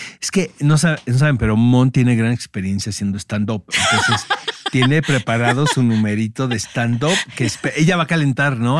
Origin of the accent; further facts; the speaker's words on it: Álvaro Obregón, Mexico City, Mexico; Yo soy del Álvaro Obregón, así yo les digo de... A Coxpas, Xochimilco, güey, todo el sur, yo te lo manejo chido.